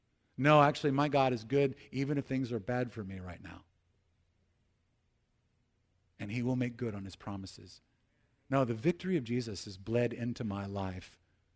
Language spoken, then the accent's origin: English; United States; It's hard as an American to put myself into that spot